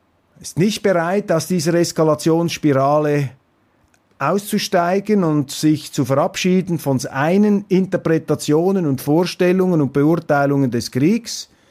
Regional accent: Switzerland; Wobei als Schweizer kann ich sehr wohl beurteilen

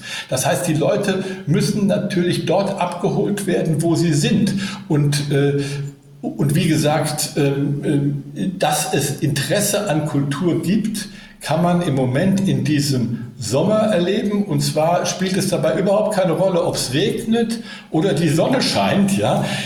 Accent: Berlin, Germany; hier in meiner Heimatstadt Berlin

